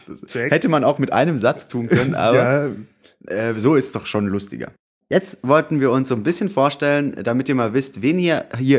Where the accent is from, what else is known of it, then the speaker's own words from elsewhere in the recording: Pforzheim, Baden-Württemberg, Germany; born there; Ich komme gebürtig aus Pforzheim.